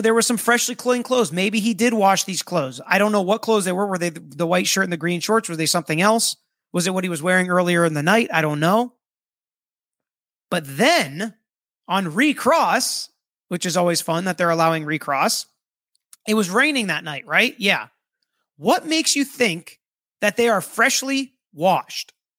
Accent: Florida, United States; You guys tell me, right? Because I'm from Florida.

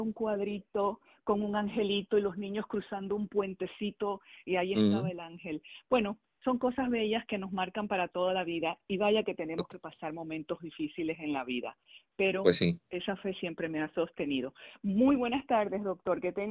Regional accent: Panama; now in San Francisco, United States; Yo soy panameña, pero mitad peruana y mitad panameña.

